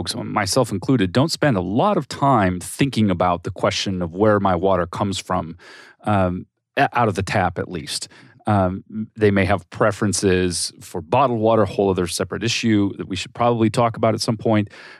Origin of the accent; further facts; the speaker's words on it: California, United States; now in Arizona, United States; You know, I moved here from California, California native, moved here almost 7 years ago now. And certainly growing up, the air quality was an issue we experienced every day